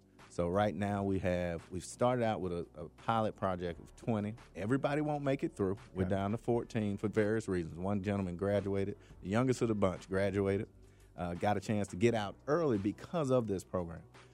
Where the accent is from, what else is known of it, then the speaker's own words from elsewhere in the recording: Atlanta, Georgia, United States; I am from Atlanta, ingrained in Atlanta, and I can retire in less than a year